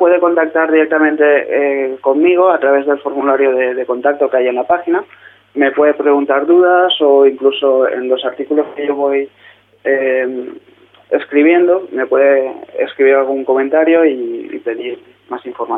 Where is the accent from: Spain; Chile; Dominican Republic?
Spain; Valencian Community; Y soy de Valencia, de un pueblo pequeño de 200 habitantes aproximadamente.